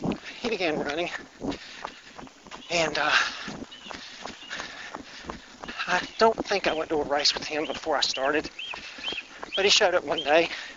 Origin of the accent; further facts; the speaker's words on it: Rose Hill, North Carolina, United States; also born or lived in Kentucky; I was born in September 1963, a little place called Rose Hill, North Carolina. Rose Hill's in Duplin County, 40 miles or so northwest of Wilmington. I grew up going to the beach a lot.